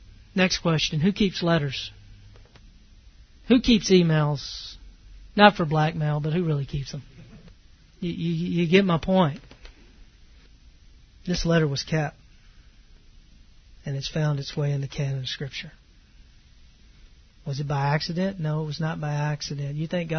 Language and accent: English; the South, United States; I knew the gospel message. I grew up in the South.